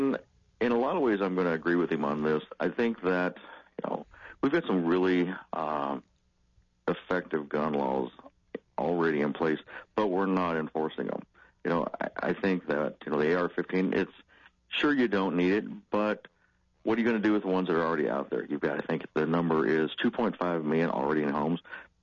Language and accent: English; Kentucky, United States; even when I go to my home state of Kentucky to purchase a weapon